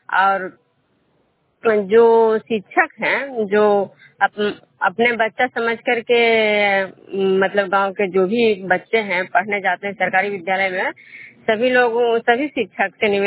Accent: Bishnupur, Bihar, India; मैं विष्णुपुर ग्राम खजरा पंचायत नालंदा जिला नगरसभा प्रखंड के निवासी हूँ।

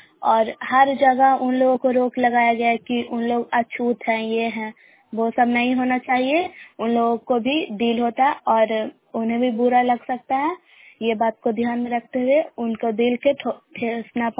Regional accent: Bairiganj, Bihar, India; ग्राम बैरिंगंज post मकरौता जिला नालंदा के निवासी हूँ

